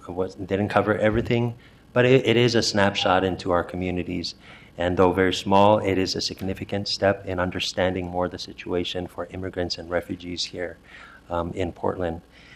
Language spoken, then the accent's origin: English; Chuuk, Micronesia; I am from Chuuk, from the islands of Micronesia, the Pacific Islander community.